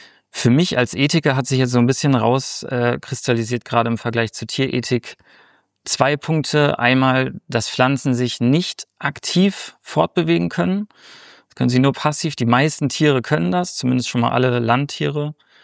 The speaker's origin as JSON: {"language": "German", "region": "Berlin", "country": "Germany", "said": "ich als Berliner bin nicht oft im Buchenwald"}